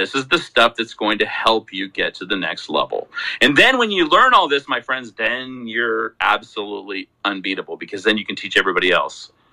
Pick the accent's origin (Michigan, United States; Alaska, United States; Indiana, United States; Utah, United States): Utah, United States; Salt Lake City; And I come from Salt Lake City, okay?